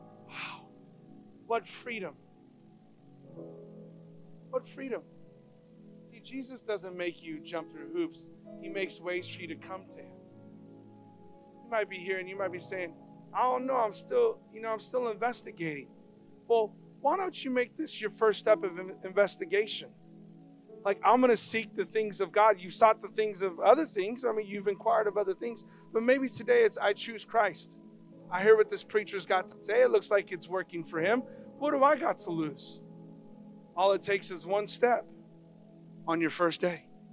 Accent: Stockton, California, United States; I was 17 years old growing up in Stockton, California.

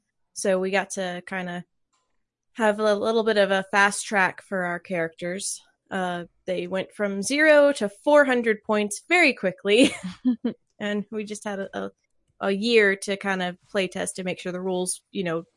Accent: Georgia, United States; Hi, y'all. Be the real Southern because we're from Georgia.

